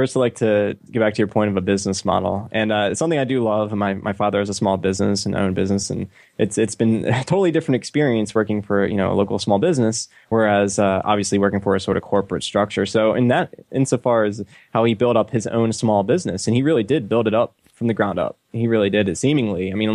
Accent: Northeast, United States; One could say it's a cultural difference. Obviously, we're from the Northeast.

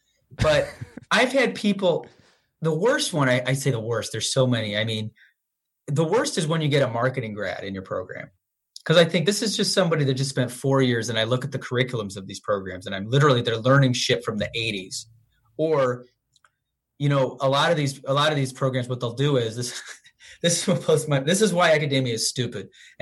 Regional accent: Rochester, New York, United States; And we're from Rochester, New York.

